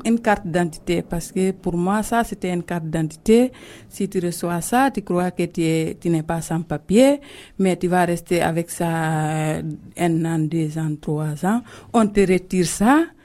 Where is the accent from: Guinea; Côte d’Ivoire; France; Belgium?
Guinea; je suis guinéenne, je suis sans papier, je vis à l'église Saint-Suzanne.